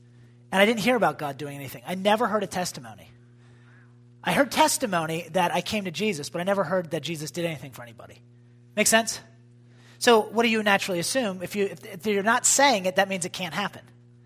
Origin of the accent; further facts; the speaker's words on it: Mechanicsburg, Pennsylvania, United States; I'll just start about talking about where I came from. I'm from Mechanicsburg, Pennsylvania. Do you guys know where that's at? It's where Global Awakening is. It's in a valley.